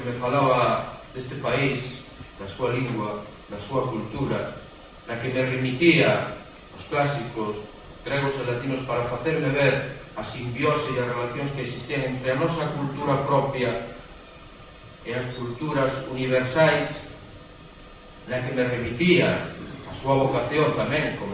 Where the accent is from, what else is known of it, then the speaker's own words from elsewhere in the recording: Lugo, Galicia, Spain; da nosa identidade como lucenses, como galeros e galeras.